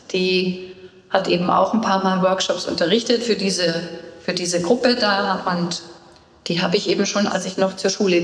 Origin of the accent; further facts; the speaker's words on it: Eckernförde, Schleswig-Holstein, Germany; Ich bin ja aufgewachsen in Eckernförde in Schleswig-Holstein, direkt am Meer